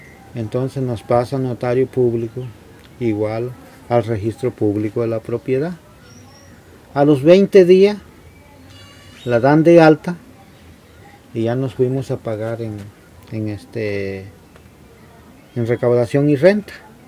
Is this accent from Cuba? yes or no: no; Oaxaca, Mexico; como mexicanos teníamos derecho, pues, a tomar posesión del lugar que fuera, nomás que fuera de nuestro estado